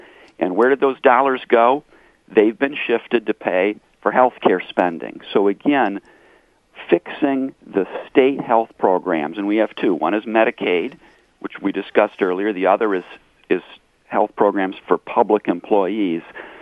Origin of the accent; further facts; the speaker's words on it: Flint, Michigan, United States; I'm originally from Flint, so I'm from a core city.